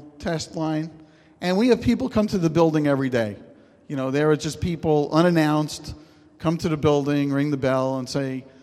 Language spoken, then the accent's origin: English; Brooklyn, New York, United States; I'm from Brooklyn, right? I'm a Brooklyn street operator.